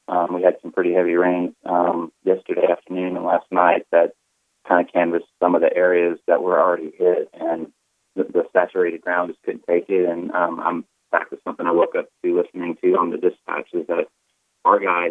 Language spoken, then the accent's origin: English; Lafayette, Louisiana, United States; also born or lived in Lake Charles / Shreveport; now in Baton Rouge, United States; I was born in Lake Charles. I went to high school in Lafayette, and I live in Baton Rouge now. I lived in Shreveport, actually, for 13 years in between. So I'm from Louisiana. My family's from here.